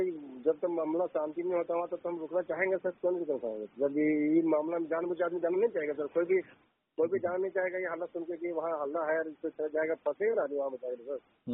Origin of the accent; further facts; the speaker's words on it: Dharampur, Jharkhand, India; हम तो है धर्मपुर से सर, झारखंड धर्मपुर से।